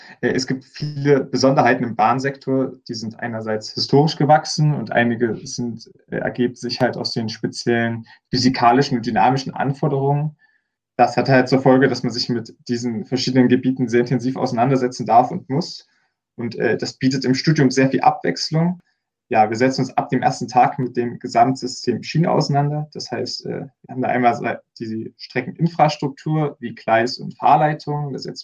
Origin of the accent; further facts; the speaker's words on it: Erfurt, Thuringia, Germany; ich komme aus Erfurt.